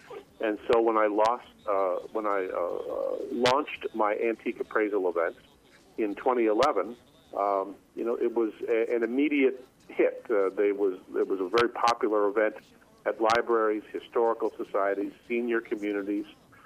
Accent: Green Bay, Wisconsin, United States; I was a reporter and editor at papers first in my hometown of Green Bay, Wisconsin

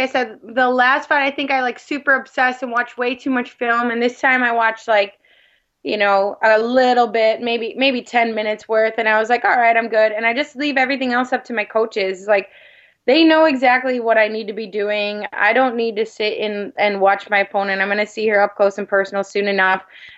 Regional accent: Midwest, United States; because I think we're both from Midwest, that sort of thing.

